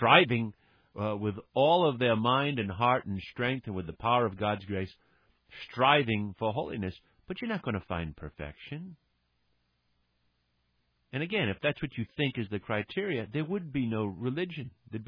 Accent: Rhode Island, United States; I grew up in Rhode Island my whole life. I mean, I was born in Rhode Island, raised in Rhode Island.

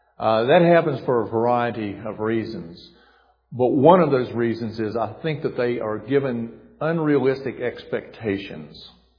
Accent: West Virginia, United States; When they found that I was from West Virginia, they thought I would know absolutely nothing about English, and so they put me in the Greek department.

